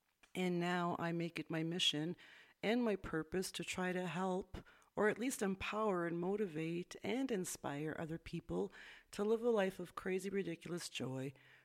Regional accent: Canada; now in Guatemala; I am a Canadian expat currently living in Guatemala.

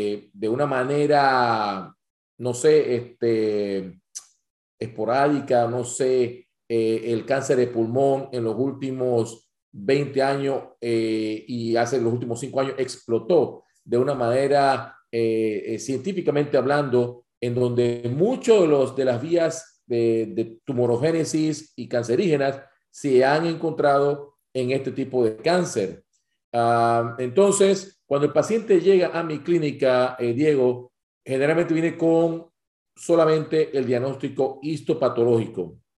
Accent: Panama; moved away as an adult; now in United States; en mi país natal, que es Panamá, quería hacer mi carrera de hematólogo en Panamá.

